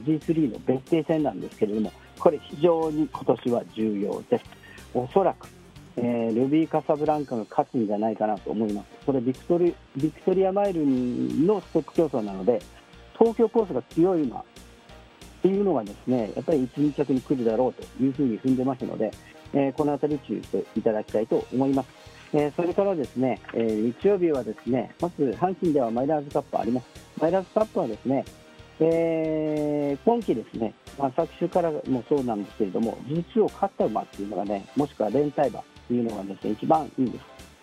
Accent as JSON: {"language": "Japanese", "region": "Kyoto", "country": "Japan", "said": "やっぱ京都人としてですね、声を当てないといけないというふうに思ってますので"}